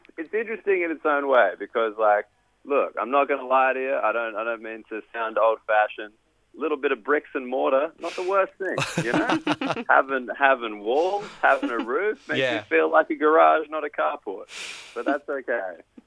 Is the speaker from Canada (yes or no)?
no; Australia; I'm Australian